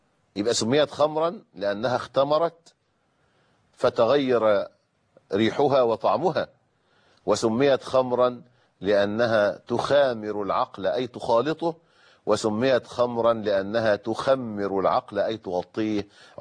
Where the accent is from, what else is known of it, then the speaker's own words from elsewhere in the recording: Egypt; وكانوا بيسموها عندنا في مصر البوظة